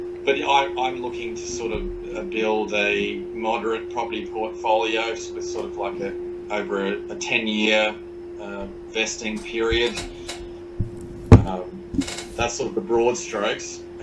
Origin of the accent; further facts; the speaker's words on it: Australia; Obviously, I'm Australian, and my wife is Japanese.